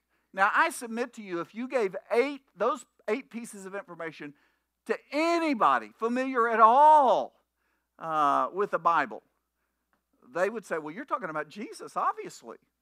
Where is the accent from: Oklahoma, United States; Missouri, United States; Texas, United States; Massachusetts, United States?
Oklahoma, United States; Bowlegs; Okay, I grew up in Bowlegs